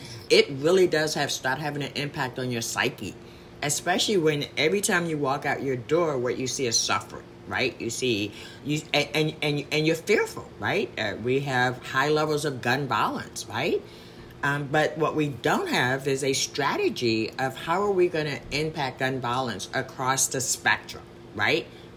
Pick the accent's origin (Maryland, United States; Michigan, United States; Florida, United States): Maryland, United States; Baltimore; I'm from Baltimore, Maryland.